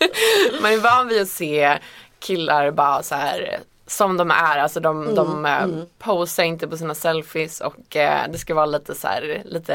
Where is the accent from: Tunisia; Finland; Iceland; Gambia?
Iceland; Swedish is a second language; now in Sweden; en väldigt speciell skandal som ägde rum på Island, mitt hemland